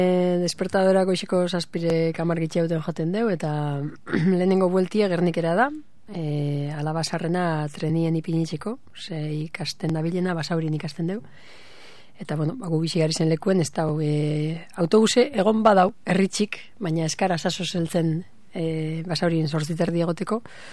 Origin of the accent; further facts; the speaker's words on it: Ibarrangelu, Basque Country, Spain; also born or lived in Bilbao; Deuston jaio nintzen, baina batez be Ibarran gelutartzako dekot neure burue. Ze aman baserrien bizinaz, ama jaio esan baserrien